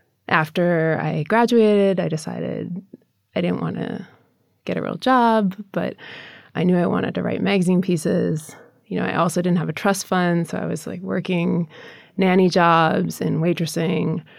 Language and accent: English; Minnesota, United States; In Minnesota. Yeah.